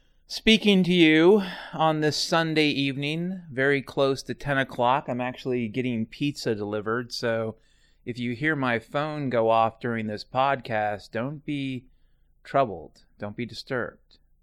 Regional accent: United States; if I had one word to describe how I felt, really, as an American since 9/11

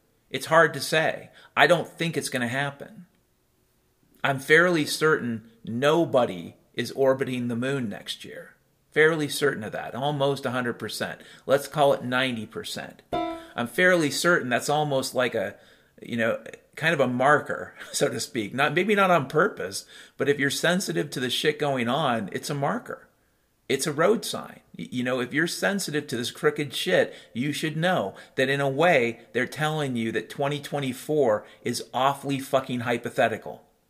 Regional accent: Ireland; I'm an Irishman, I can tell you.

